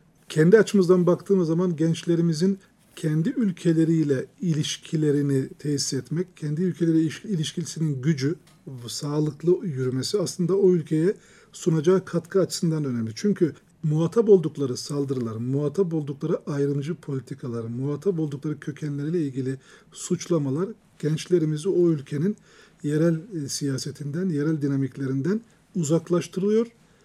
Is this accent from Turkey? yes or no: no; Germany; benim ailem Almanya'da bir göçmen aileydi. Babam işçiydi Almanya'da. Çocukluğum orada geçti. İlkokulu orada okudum.